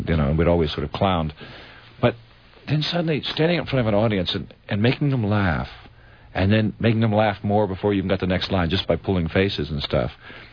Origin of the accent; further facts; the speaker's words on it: San Francisco, California, United States; also born or lived in Alabama / Marin County, California; And then from age 7, I was raised in San Francisco. And then at 13, we moved to Marin County, which is just over the Golden Gate from San Francisco.